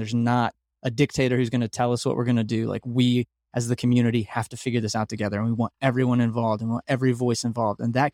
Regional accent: Texas, United States; Like growing up in the South in Texas, where it's like celebrity pastor culture.

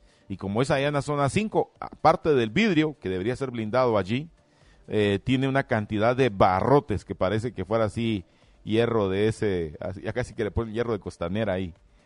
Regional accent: Guatemala

